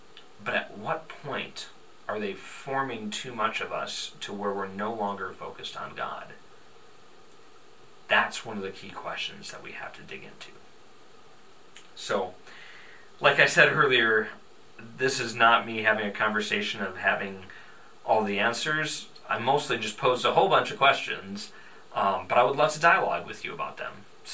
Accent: United States; born there; for myself, I'm an American citizen, I was born here, so in many ways I have American identity.

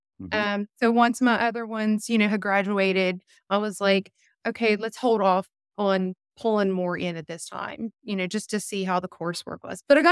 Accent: West Virginia, United States; I'm like, that's the South. I'm originally from West Virginia.

